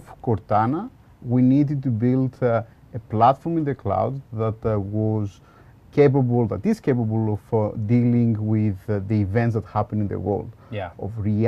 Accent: Greece; accent: Greek; English is a second language; it didn't fully understand my strong Greek accent

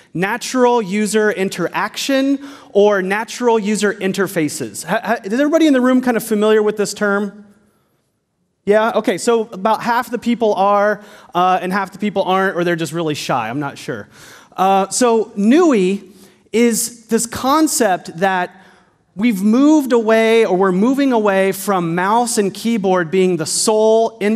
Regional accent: Redmond, Washington, United States; I'm here from Seattle, actually from Redmond, Washington, and I work at Microsoft on the Kinect for Windows team.

